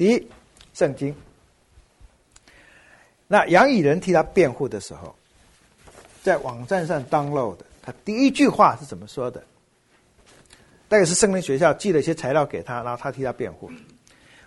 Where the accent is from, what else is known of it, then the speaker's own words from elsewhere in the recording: China; 那通常我们中国人的说法就是什么物以类聚，什么样的人跟什么样的人会在一块。